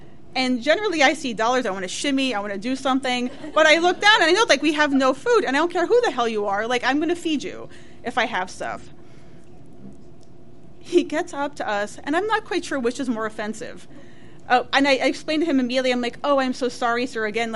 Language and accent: English; New Jersey, United States; I'm from New Jersey.